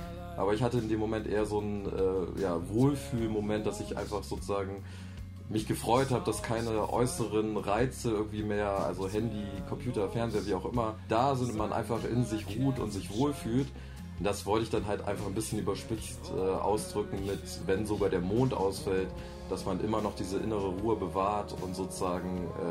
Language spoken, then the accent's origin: German; Germany; Also ich komme nicht direkt aus Bremen, sondern wirklich so vom Dorf, 4000 Einwohner oder 6000 vielleicht mittlerweile.